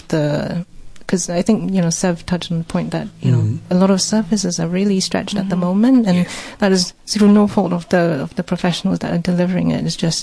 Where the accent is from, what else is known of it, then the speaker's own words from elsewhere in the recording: Malaysia; So I'm Malaysian